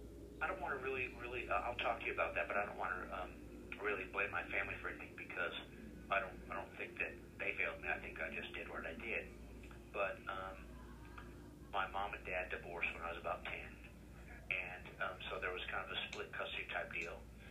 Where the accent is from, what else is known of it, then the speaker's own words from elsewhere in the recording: United States; growing up in America, it was a lot of cops and robbers.